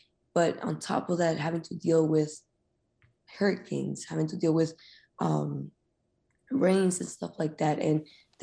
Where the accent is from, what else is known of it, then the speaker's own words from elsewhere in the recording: Honduras; now in United States; Me, myself, I am an immigrant from Honduras. I moved here 6 years ago